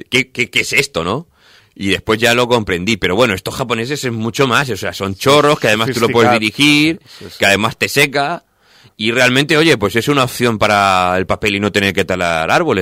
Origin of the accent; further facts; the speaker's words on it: Cuenca, Castilla-La Mancha, Spain; yo soy de Cuenca, soy de una parte cercana al Albacete